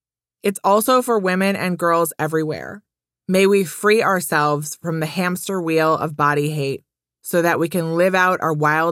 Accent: Wisconsin, United States; Growing up in Wisconsin, go Badgers, I had plenty of wonderful, supportive people in my life.

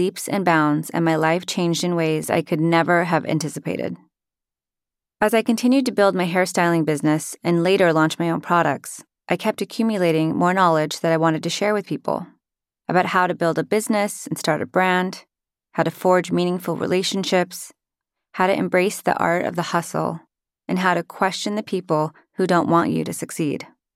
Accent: Utah, United States; also born or lived in Hawaii; I grew up in Hawaii and Utah, the middle sister of three girls. I was the rule-breaking, adopted daughter in a Mormon family

